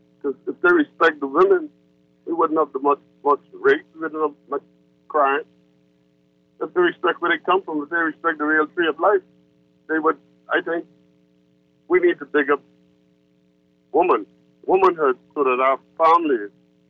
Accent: Andros, Bahamas; I grew up in Andrus.

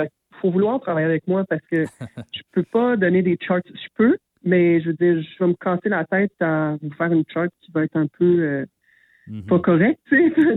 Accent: Montreal, Quebec, Canada; also born or lived in Lanaudière; Tu sais, j'ai grandi à Montréal, puis j'ai rapidement fait en sorte de passer mes étés, mes temps libres, de me trouver des jobs à l'extérieur de la ville

